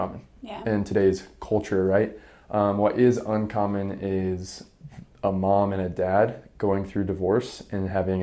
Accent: Ocala, Florida, United States; I was born in Ocala, Florida on a horse farm.

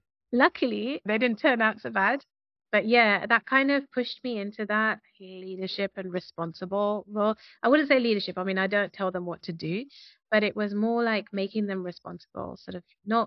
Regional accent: India; I do know that obviously, being Indian and coming from an Indian family, there are pressures around, you know, getting married by certain ages.

